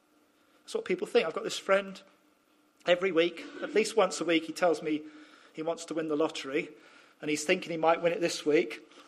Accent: Scotland, United Kingdom; Oh, because I was brought up in Scotland.

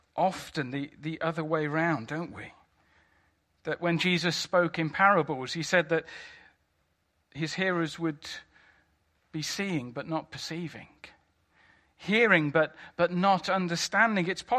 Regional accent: United Kingdom; We're British. We know things. I'm quite a steady kind of person.

